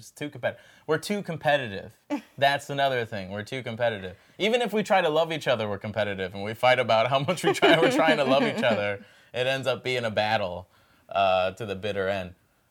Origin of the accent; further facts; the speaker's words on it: Midwest, United States; I grew up in the Midwest.